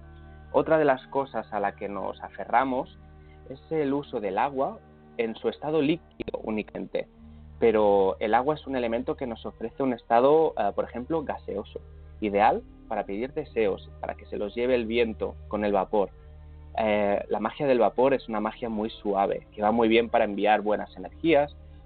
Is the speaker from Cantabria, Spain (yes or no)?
no; Balearic Islands, Spain; Yo es que soy de Menorca y allí el tema del agua es muy simbólico siempre